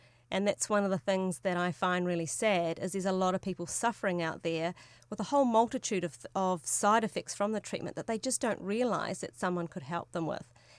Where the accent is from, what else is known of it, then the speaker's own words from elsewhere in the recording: New Zealand; So it doesn't matter that I'm from New Zealand.